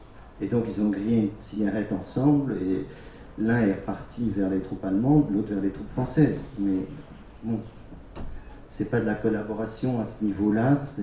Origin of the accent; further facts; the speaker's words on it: Belgium; je suis aussi, je suis belge